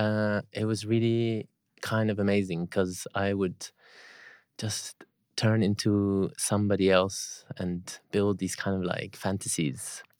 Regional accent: Nigeria; also born or lived in Lagos; I grew up in Nigeria. I moved around, so I was in the north for a bit, and then most of the rest of the time that I was there, I was in Lagos.

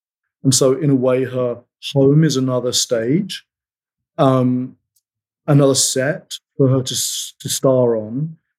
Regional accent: United Kingdom; As a Brit, to do something like that would be incredible.

